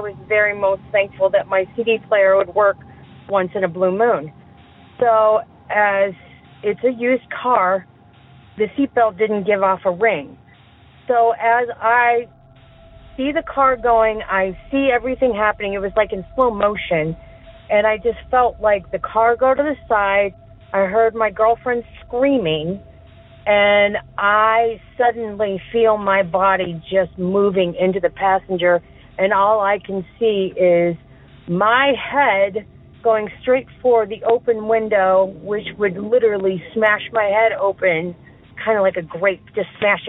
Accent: Southwest, United States; now in Chicago, United States; I'm from Chicago, but I am originally from the Southwest.

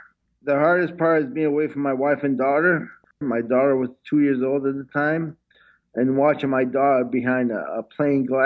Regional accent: United States; now in Italy; I am an American. I fought for my country. I will fight for my country, which I highly respect.

